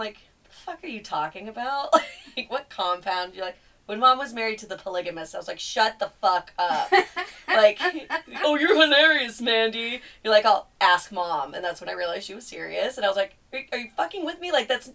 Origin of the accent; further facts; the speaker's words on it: California, United States; now in Washington, United States; I grew up in California, I moved out to Washington